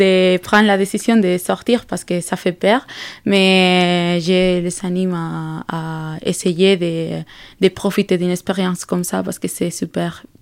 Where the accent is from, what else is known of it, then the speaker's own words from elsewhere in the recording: Granada, Andalusia, Spain; French is a second language; je viens de l'Espagne, de Granada, une petite ville à l'Andalousie. Et je suis ici pour faire un volontariat européen avec le Corps européen de solidarité. Et j'étudie les sciences politiques à l'Espagne et j'ai 25 ans.